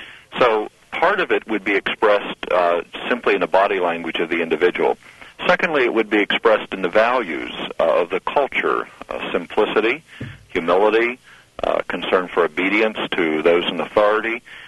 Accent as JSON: {"language": "English", "region": "Pennsylvania", "country": "United States", "tie": "born or raised there", "said": "Well, I grew up here in Lancaster County. Actually, grew up on a farm with Mennonite parents, and so I lived side by side with the Amish since my childhood."}